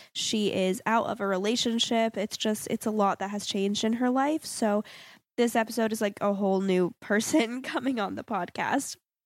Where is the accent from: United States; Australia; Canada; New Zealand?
United States; Florida; And it's because I'm originally from South Florida